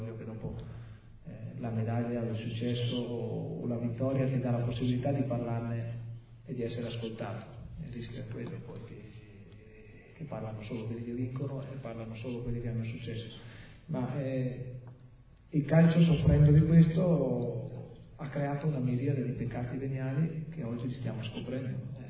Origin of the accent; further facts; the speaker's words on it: Verona, Veneto, Italy; Io sono di Verona, tifoso dell'Hellas Verona e della Roma